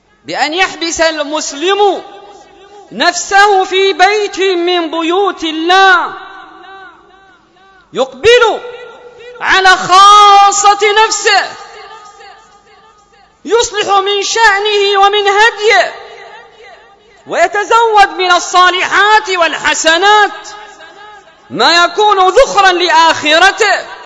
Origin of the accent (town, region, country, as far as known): Yemen